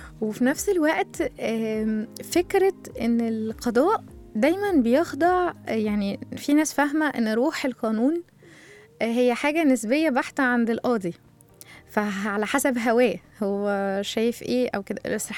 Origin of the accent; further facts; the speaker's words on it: Egypt; والقضاء عندنا في مصر انا شخصيا بشهد له كل النزاهة